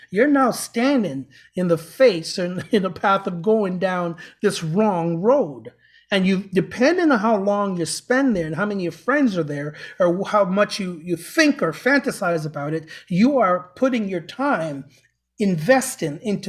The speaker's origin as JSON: {"language": "English", "country": "Canada", "said": "But it is part of being a Canadian, eh?"}